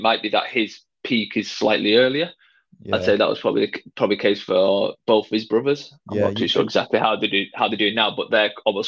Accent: Wigan, North West England, United Kingdom; So growing up in Wigan, you had basically kind of one choice, and that was to play rugby, essentially.

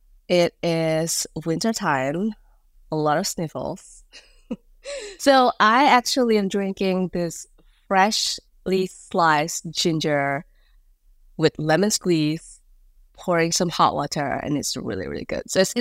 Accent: Indonesia; I was born and raised in Indonesia. And my parents both are Indonesian with a Chinese descent. So the story is 7 generations ago, our ancestors came from China to Indonesia.

